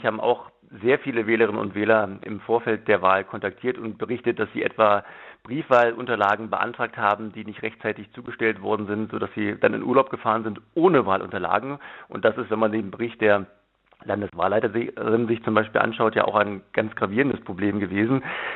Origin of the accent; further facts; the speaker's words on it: Berlin, Germany; Es schmerzt mich jetzt gar nicht so sehr als Politiker, aber als Berliner vor allen Dingen auch sehr